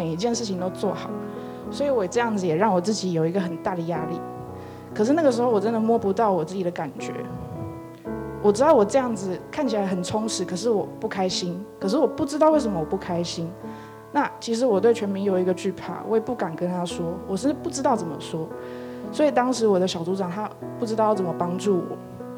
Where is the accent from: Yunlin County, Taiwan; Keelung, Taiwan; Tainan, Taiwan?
Tainan, Taiwan; 那我是来自台南，那其实我在台北出生，在我出生不到一个月的时候，我就被送到我台南的外公外婆家照顾，所以我从小就跟我的外公外婆还有一对双胞胎的阿姨一起生活。